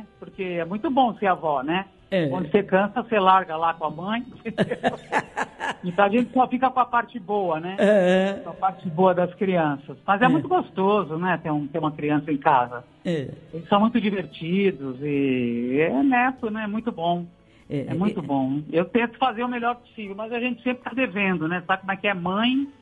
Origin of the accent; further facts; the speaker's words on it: Santa Cruz das Palmeiras, São Paulo, Brazil; also born or lived in Bragança Paulista; No interior. E passei minha infância em Santa Cruz das Palmeiras, que é a terra do meu pai.